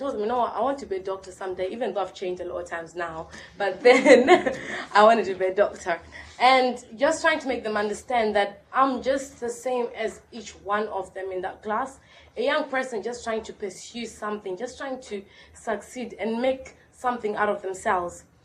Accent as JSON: {"language": "English", "country": "Zimbabwe", "accent": "African", "moved": "yes", "lives_now": "England", "said": "I had a very strong African accent. And I stood in front of the class and I told the class why I'd moved to the country, which is I was fleeing away from the political violence in Zimbabwe."}